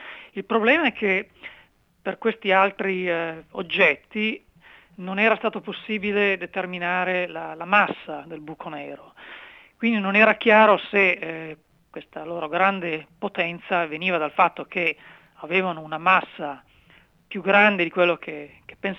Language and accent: Italian; Turin, Piedmont, Italy; now in Perth, Australia; Io sono nato e cresciuto a Torino.